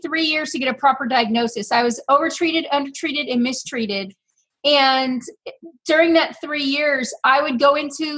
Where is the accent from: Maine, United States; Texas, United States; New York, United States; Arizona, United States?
Arizona, United States; Phoenix; I am from Phoenix, Arizona.